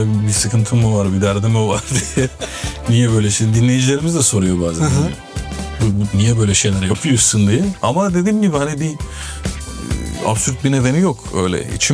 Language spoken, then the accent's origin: Turkish; Boyabat, Sinop, Turkey; born there; Yani ben de Sinop doğumluyum.